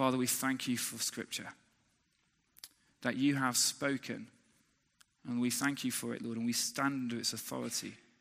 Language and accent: English; United Kingdom; now in United States; And I'm stood there as a Brit thinking, well, I kind of want to join in. Because it's, as British people, we don't want to offend anyone.